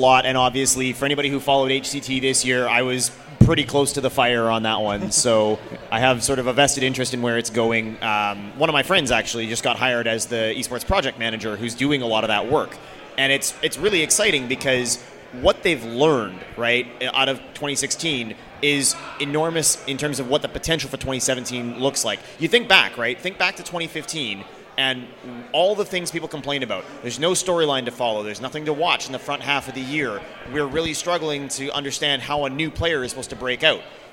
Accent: Canada; I'm Canadian.

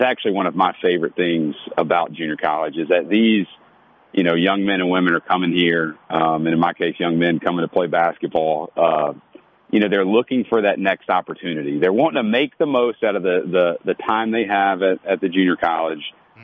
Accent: Columbia, Mississippi, United States; also born or lived in Memphis, Tennessee; So originally born in Memphis, Tennessee, kind of like my coaching journey, moved all over the place. Ended up going to high school and graduating high school in Columbia, Mississippi. So Tennessee, Mississippi.

